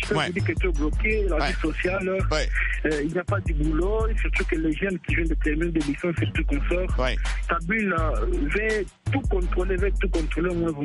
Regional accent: Tshikapa, Kasaï, DR Congo; moved away as an adult; now in Kinshasa, DR Congo; En fait, j'ai quitté Tchikapa pour venir ici à Kinshasa étudier.

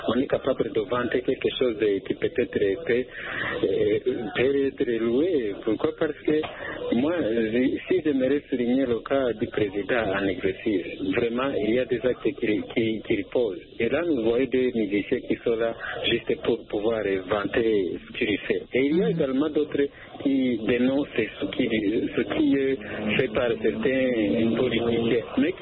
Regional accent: Bujumbura, Bujumbura Mairie, Burundi; Écoutez, madame, chez nous à Bujumbura

